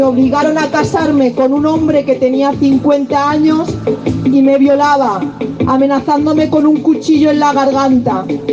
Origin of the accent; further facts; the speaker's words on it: Morocco; Tengo 21 años. Vengo de Marruecos.